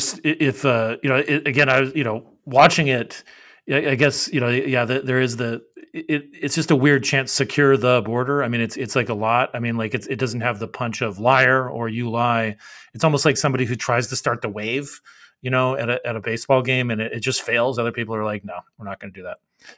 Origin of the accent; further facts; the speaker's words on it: Arizona, United States; some parts of my hometown in Arizona were moved into that you know, O'Halloran, now Crane district, in the Verde Valley, Cottonwood, Sedona